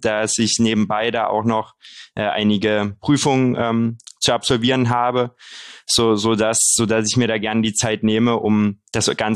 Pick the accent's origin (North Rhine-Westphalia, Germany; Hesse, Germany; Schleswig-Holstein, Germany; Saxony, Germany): Saxony, Germany; Haselbachtal; Ja, mein Heimatort, das kleine Dorf Haselbachtal, die Gemeinde Haselbachtal kommt aus dem Speckgürtel von Dresden